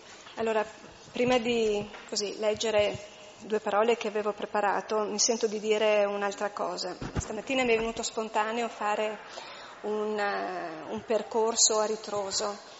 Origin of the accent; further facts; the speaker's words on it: Chieti, Abruzzo, Italy; born there; io sono nata a Chieti e quindi l'Abruzzo è una delle due metà che compongono la mia vita.